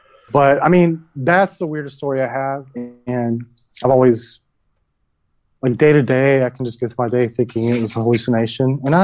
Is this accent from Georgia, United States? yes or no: yes; Georgia, United States; Or, you know, it's the Bible Belt in me because I'm from Georgia.